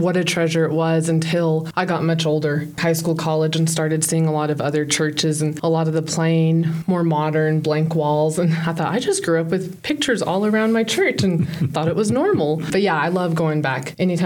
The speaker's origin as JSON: {"language": "English", "town": "Umbarger", "region": "Texas", "country": "United States", "tie": "born or raised there", "said": "Well, I am born and raised here in the Panhandle. I was born in Umbarger and attended St. Mary's Parish in Umbarger my whole childhood."}